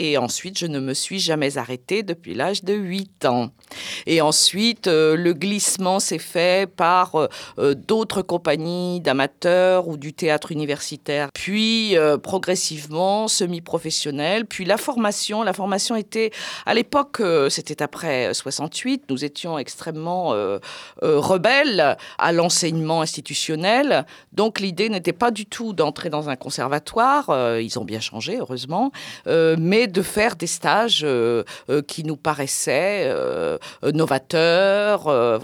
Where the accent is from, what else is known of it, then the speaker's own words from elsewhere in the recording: Nouvelle-Aquitaine, France; now in Nantes, France; toute ma famille, mes ancêtres étaient dans le vignoble, mais non, je suis Charentaise d'origine.